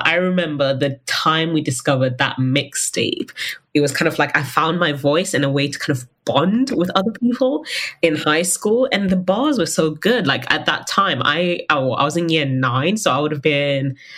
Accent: Zimbabwe; now in England, United Kingdom; I moved to England from Zimbabwe. And so I never really grew up here.

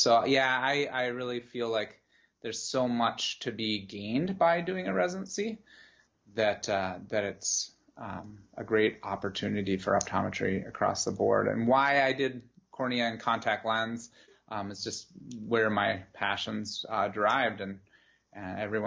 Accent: Glenwood, Minnesota, United States; I grew up in a small town in western Minnesota called Glenwood, so about 2 hours west, northwest of the Twin Cities in Minneapolis.

